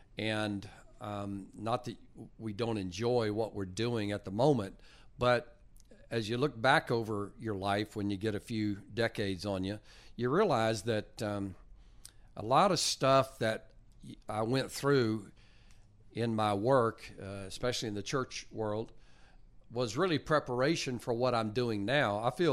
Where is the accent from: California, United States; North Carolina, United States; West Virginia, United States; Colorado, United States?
North Carolina, United States; also born or lived in Winchester, Virginia; now in Texas, United States; but I grew up on the West Coast, mostly North Carolina. I was born in Virginia, a town called Winchester, Virginia, where they have statues to me.